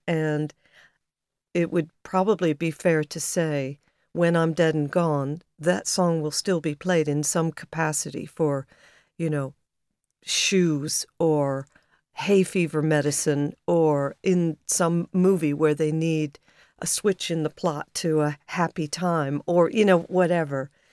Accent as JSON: {"language": "English", "region": "England", "country": "United Kingdom", "said": "You know, we're from England."}